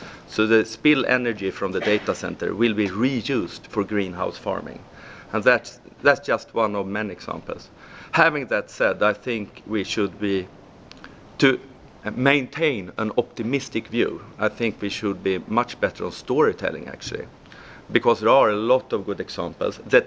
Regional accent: Sweden; in my hometown back in Sweden, it's quite cold up in the Arctic

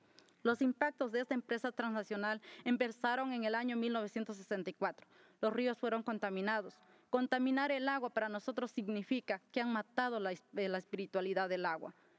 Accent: Ecuador; Como ecuatoriana, como afectada, como mujer indígena resistiendo al poder corporativo de las transnacionales

